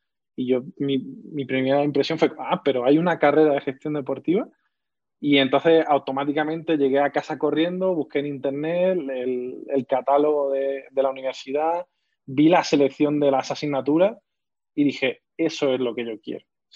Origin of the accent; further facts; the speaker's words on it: Benalmádena, Andalusia, Spain; born there; Yo nací en Benalmádena, un pueblo de Málaga, concretamente, que está en Andalucía, al sur de España.